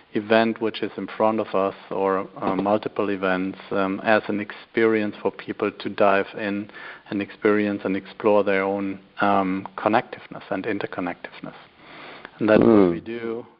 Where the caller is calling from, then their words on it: Munich, Bavaria, Germany; Well, I'm currently in Munich. It's a little bit after 6 p.m. in the evening